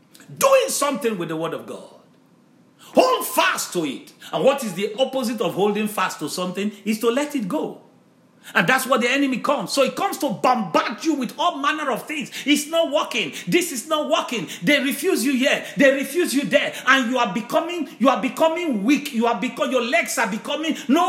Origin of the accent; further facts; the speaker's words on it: Nigeria; you know, now I came from Nigeria.